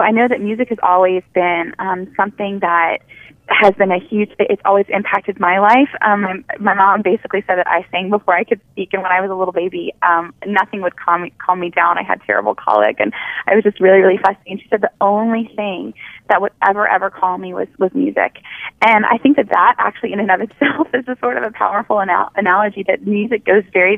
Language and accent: English; New Orleans, Louisiana, United States; now in Nashville, United States; I'm from a pretty musical town. I'm from New Orleans, and I've lived here in Nashville just for 6 months.